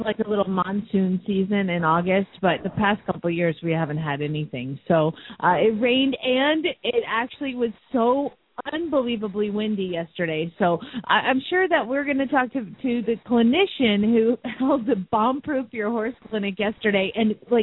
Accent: Phoenix, Arizona, United States; from Phoenix, Arizona.

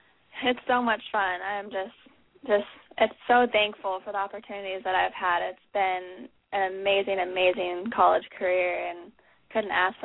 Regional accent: California, United States; I grew up in California, and Southern California, to be exact, and so it's actually pretty much all city there.

